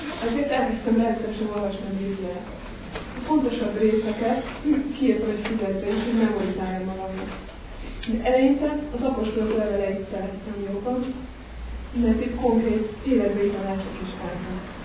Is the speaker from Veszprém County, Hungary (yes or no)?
no; Budaörs, Pest, Hungary; Budaörsön nőttem fel, egy katolikus családban. De én vallásosan neveltek